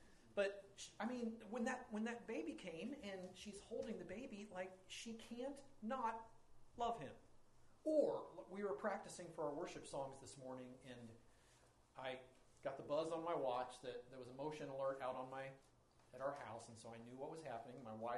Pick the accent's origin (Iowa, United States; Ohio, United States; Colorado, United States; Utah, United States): Ohio, United States; Cincinnati; born there; and I was born in Cincinnati, so I will always be a Cincinnati Reds fan